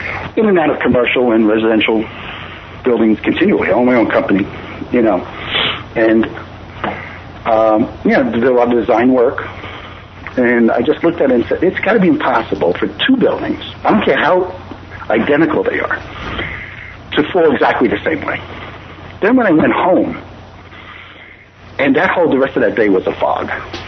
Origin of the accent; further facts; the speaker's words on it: New York, United States; I'm in Rockland County, which is about 30 minutes north. I was born and raised in New York.